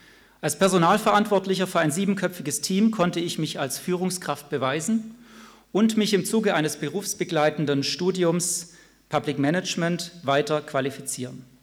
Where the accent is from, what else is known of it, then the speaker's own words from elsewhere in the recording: Baden-Württemberg, Germany; ich bin hier im Ländli geboren, auf dem Dorf mit Blick auf Streuobst, grüne Wiesen und die Berge groß geworden. Aber eben in Oberschwaben, die Alpen und den Bodensee vor Augen und nicht die Alp. Ich bin aber kein Neigschmeckter, sondern einer von hier.